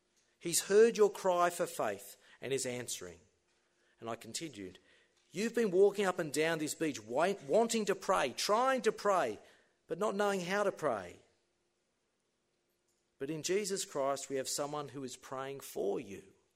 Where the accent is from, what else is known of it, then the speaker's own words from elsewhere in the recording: Scotland, United Kingdom; I told him I was from Scotland, a Presbyterian minister on a lecturing, preaching tour of the States.